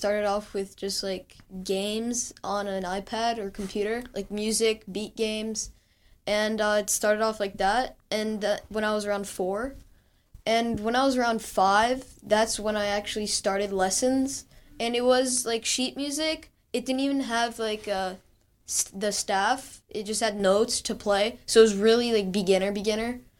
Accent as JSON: {"language": "English", "region": "Oklahoma", "country": "United States", "tie": "born there", "said": "Oklahoma. I was born in Oklahoma."}